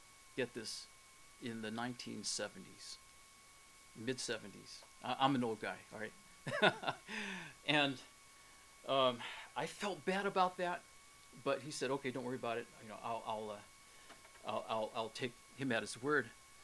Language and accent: English; Oakland, California, United States; I consider Oakland my hometown. This never would have happened if I hadn't left.